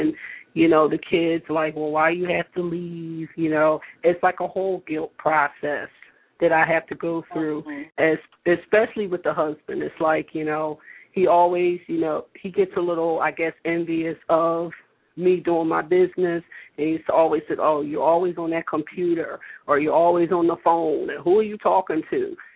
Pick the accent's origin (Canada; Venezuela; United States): United States; Sicklerville, New Jersey; I'm from Sicklerville, New Jersey.